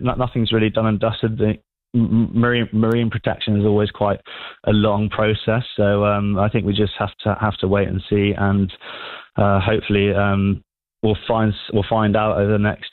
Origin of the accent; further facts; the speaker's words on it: Jersey; I'm from Jersey.